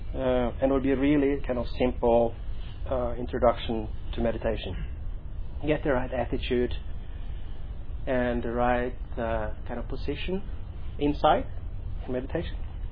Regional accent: Norway; I'm from Norway, been here for 9.5 years

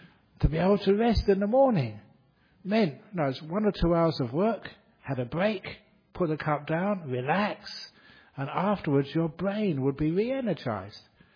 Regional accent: England, United Kingdom; born there; because I was born in England, when I was born, United Kingdom was still a world power.

